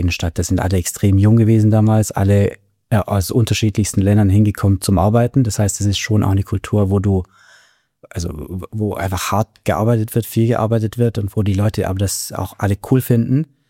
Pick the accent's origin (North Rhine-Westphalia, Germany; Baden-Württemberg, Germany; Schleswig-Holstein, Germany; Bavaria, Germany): Baden-Württemberg, Germany; Aufgewachsen auf der Schwäbischen Alb, kleinster deutscher Mittelstand.